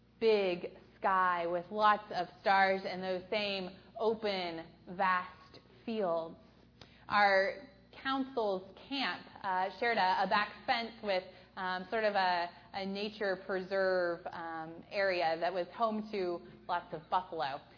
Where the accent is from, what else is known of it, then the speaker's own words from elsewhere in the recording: Oklahoma, United States; I grew up in Oklahoma, in the prairie lands